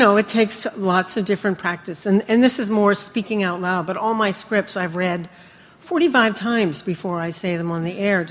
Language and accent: English; Massachusetts, United States; Yeah. I grew up in Massachusetts. My dad was a teacher. My mom, I guess we would say in the 50s, was a homemaker. And I lived on a boys' boarding school campus in Massachusetts, which is a pretty strange place to grow up.